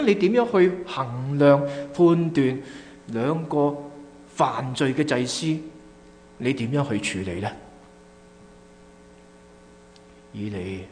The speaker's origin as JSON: {"language": "Cantonese", "country": "China", "said": "当然呢句说话咧，啊，对于今日特别我哋中国人咧，系，哎，真系几困难嘅"}